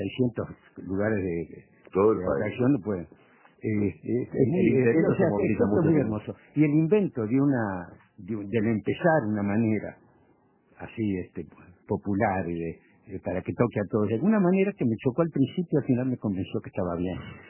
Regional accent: Montevideo, Uruguay; Yo soy del Prado, ahora digo Malvin, pero soy del Prado.

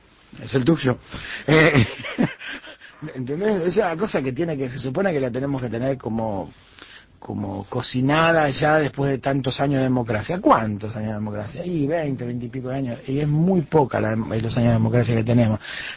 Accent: Argentina; viste que no dejan de pasar cosas raras en mi país, que por eso somos así, por eso somos argentinos, ¿ves?

